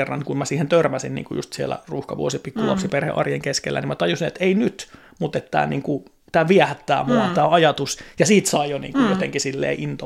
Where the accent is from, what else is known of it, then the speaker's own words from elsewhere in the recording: Ostrobothnia, Finland; mä oon Pohjanmaalta, mä oon Landelta